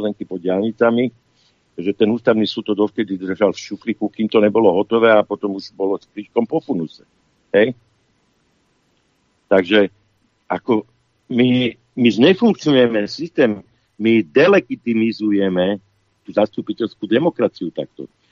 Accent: Bratislava, Bratislava Region, Slovakia; Ja som Bratislavčan, však to viete všetci.

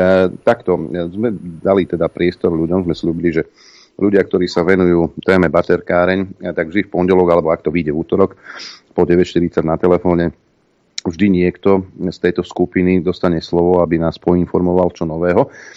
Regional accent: Nitra, Nitra Region, Slovakia; Ja som jednoduchý chlapec z Klokočiny.

